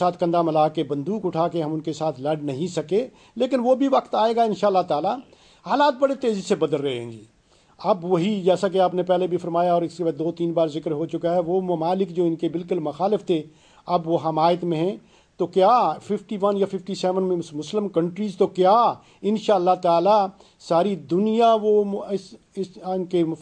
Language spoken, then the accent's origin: Urdu; Pakistan; میں پہلے عرض کر چکا تھا کہ میں پاکستانی ہوں الحمدللہ